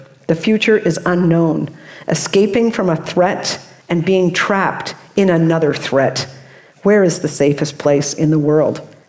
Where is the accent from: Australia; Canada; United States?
Canada; And it brought great waves of shame for me as a Canadian.